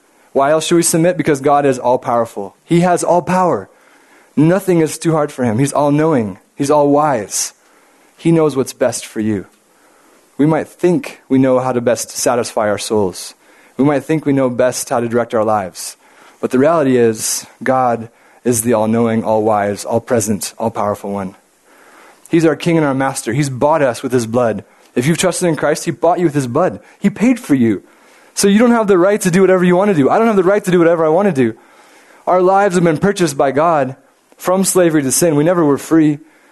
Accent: United States; Are you crazy? I'm an American.

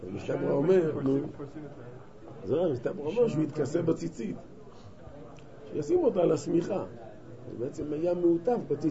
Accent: Central District, Israel; born there; now in Jerusalem, Israel; אני נולדתי במרכז אבל עברתי לירושלים

